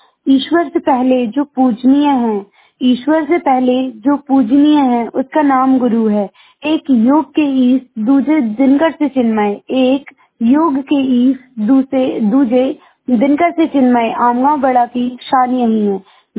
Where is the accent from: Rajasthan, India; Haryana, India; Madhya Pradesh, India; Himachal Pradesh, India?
Madhya Pradesh, India; Imliya Bagaura; मैं ग्राम इमलिया बगौरा जिला नरसिंहपुर की निवासी हूँ।